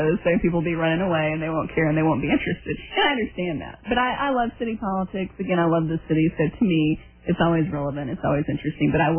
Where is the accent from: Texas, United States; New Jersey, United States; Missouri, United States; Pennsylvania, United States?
Texas, United States; Dallas; I'm from Dallas and I love the city